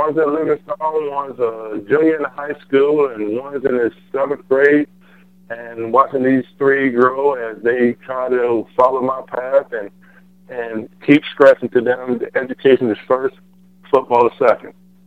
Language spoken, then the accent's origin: English; South Carolina, United States; because my home state, South Carolina, put me in Hall of Fame, and I only played 1 year of high school football in South Carolina.